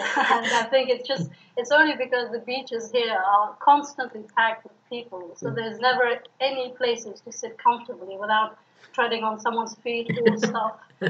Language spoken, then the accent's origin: English; Afghanistan; I am from Afghanistan. I grew up in a country where there's war and everything, but I never lived there to experience anything like that.